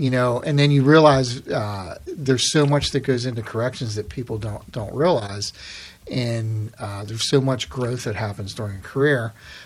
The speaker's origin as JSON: {"language": "English", "town": "Altoona", "region": "Pennsylvania", "country": "United States", "tie": "born or raised there", "said": "I grew up in Altoona and born and raised in Altoona. I graduated from Altoona High."}